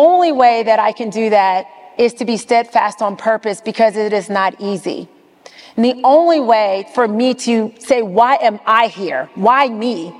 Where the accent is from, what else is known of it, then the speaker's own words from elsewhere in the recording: the South, United States; now in New York, United States; You know, I am from the South.